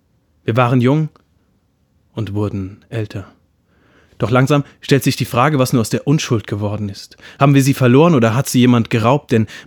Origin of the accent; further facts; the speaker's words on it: Ludwigshafen, Rhineland-Palatinate, Germany; Ich komme ursprünglich aus Ludwigshafen